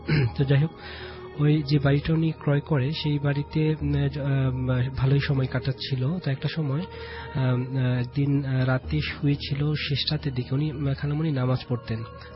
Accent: Mirpur, Dhaka Division, Bangladesh; আমি মিরপুর থেকে এসেছি।

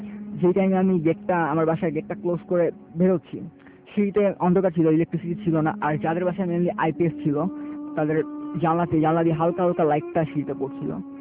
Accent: Mirpur, Dhaka Division, Bangladesh; আমি এসেছি মিরপুর থেকে।

